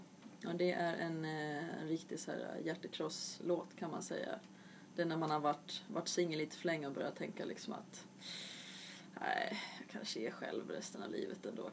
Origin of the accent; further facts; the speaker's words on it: Vaasa, Ostrobothnia, Finland; accent: Finland Swedish; now in Stockholm, Sweden; Jag kommer ifrån Vasa, men har bott i Stockholm i 10 år.